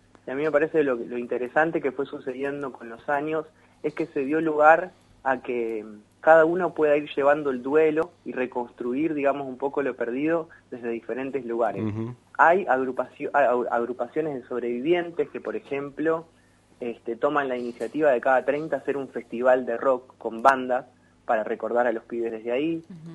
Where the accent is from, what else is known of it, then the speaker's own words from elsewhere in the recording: Berazategui, Buenos Aires Province, Argentina; yo soy de Berazategui puntualmente, varios ahí del conurbano en zona